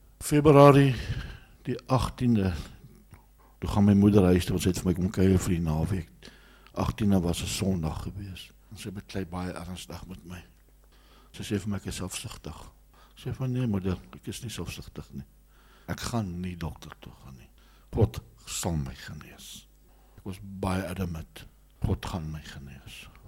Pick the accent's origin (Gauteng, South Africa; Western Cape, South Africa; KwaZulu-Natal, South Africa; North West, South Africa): Gauteng, South Africa; Pretoria; ek is oorspronklik van Pretoria af.